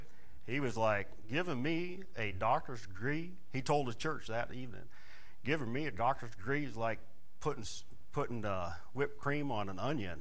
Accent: Hammond, Indiana, United States; I was born and raised in Hammond, and went to a little church there in Hammond.

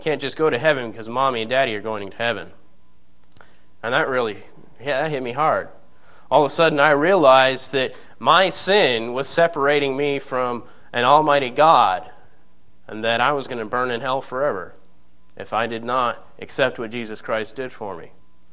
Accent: Canada; born there; I was saved as a young boy in Canada. I was born in Canada.

